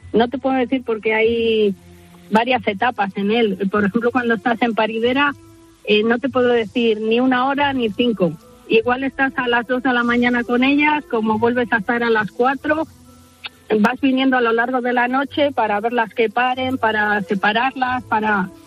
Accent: Castile and León, Spain; Yo soy, corresponde mi pueblo a León.

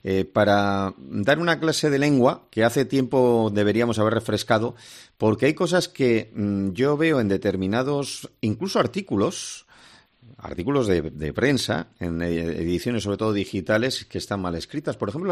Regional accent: Bilbao, Basque Country, Spain; Yo soy de Bilbao, soy vasco

